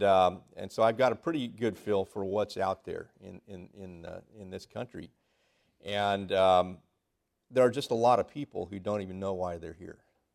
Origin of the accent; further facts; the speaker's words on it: Santa Clara, California, United States; And I'm currently preaching back where I grew up in Santa Clara, California, the Silicon Valley.